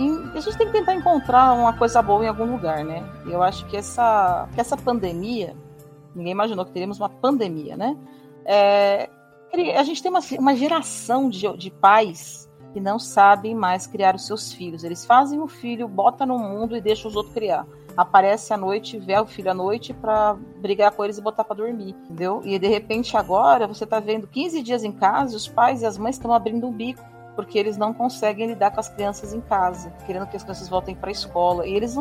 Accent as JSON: {"language": "Portuguese", "region": "Goiás", "country": "Brazil", "said": "porque eu sou aqui de Goiás"}